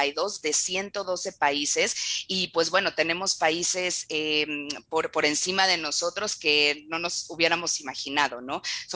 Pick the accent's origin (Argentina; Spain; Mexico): Mexico; a lo que nos estamos enfrentando también como mexicanos